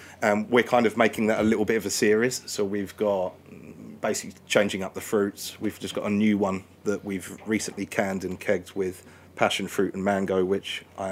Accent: South East England, United Kingdom; now in Spain; being an English person myself, I'm from Kent originally

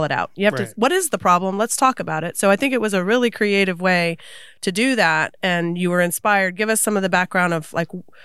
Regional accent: Florida, United States; sometimes we talk down a little bit too much about, hey, I'm from Polk County.

